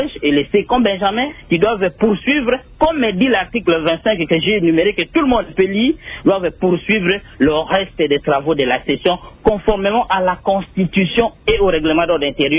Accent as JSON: {"language": "French", "region": "Kinshasa", "country": "DR Congo", "said": "alors que chez moi, à Katakom, il n'y a aucune route à Kinshasa"}